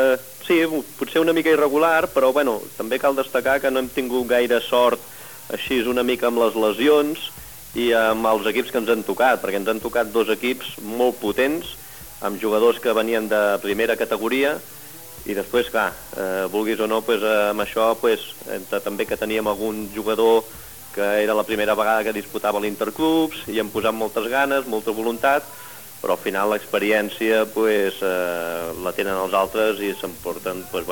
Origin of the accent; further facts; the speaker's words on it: Caldes de Montbui, Catalonia, Spain; el meu DNI posa que sóc de Caldes de Montbui. La nacionalitat després queda bastant clara, no?